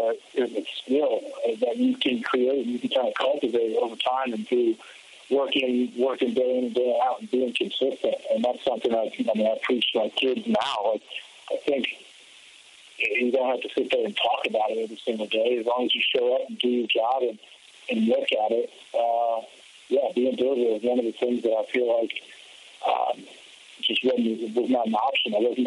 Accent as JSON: {"language": "English", "town": "Cincinnati", "region": "Ohio", "country": "United States", "tie": "born or raised there", "said": "And then I got to go play a season for my hometown team, the Cincinnati Bengals."}